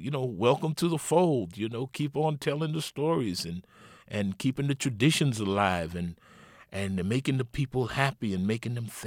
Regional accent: Greenburgh, New York, United States; now in Alexandria, United States; Greenberg, New York.

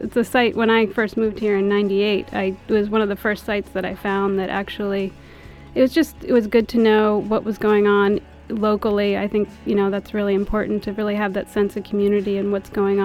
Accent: Pennsylvania, United States; When I came here, I'm from Pennsylvania, I'm from a rural town, and we didn't really have much of a music scene.

